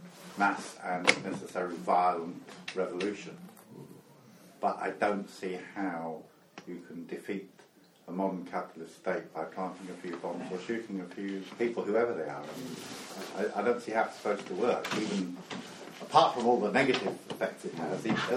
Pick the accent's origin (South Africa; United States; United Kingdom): United Kingdom; England; now in Ireland; I'm from England, I only just came here, but I was astonished